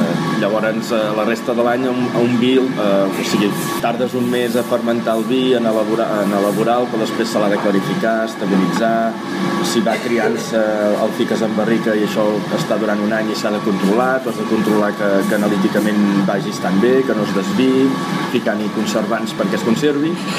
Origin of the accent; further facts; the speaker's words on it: Reus, Catalonia, Spain; Jo soc de Reus, del costat de Tarragona